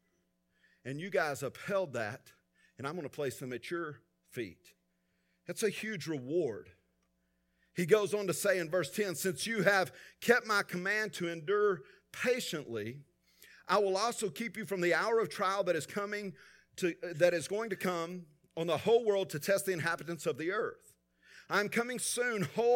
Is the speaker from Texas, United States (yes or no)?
yes; Texas, United States; No, I mean, I'm from West Texas. We don't have anything to do with Philadelphia.